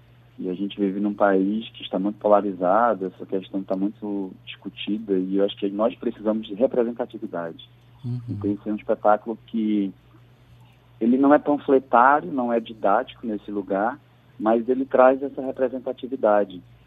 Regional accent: Campina Grande, Paraíba, Brazil; now in Rio de Janeiro, Brazil; Eu sou nordestino, da Paraíba, lá de Campina Grande. E vim para o Rio para fazer artes cênicas. Daí fiquei pelo Rio de Janeiro

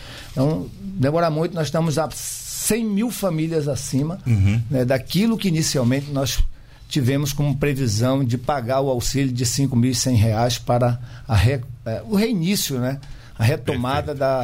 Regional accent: Amazon, Brazil; born there; porque nasci na Amazônia

